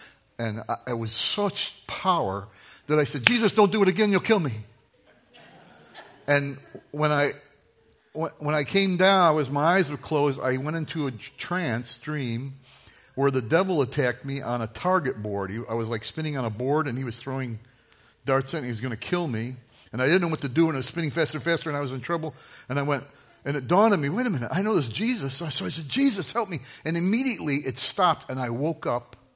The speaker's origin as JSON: {"language": "English", "region": "New York", "country": "United States", "said": "I come originally from New York State."}